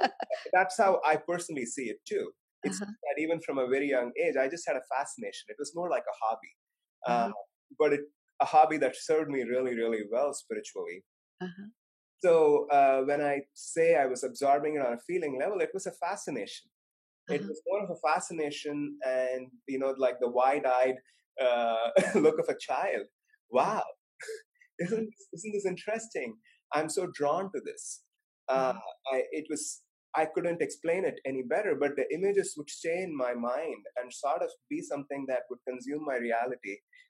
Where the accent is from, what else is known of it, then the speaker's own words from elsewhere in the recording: India; which was rather unusual when I grew up in India